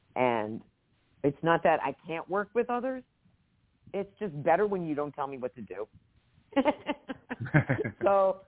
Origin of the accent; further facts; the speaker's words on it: New Jersey, United States; I mean, I grew up with people who talk like the guys on The Sopranos. I grew up in Jersey around.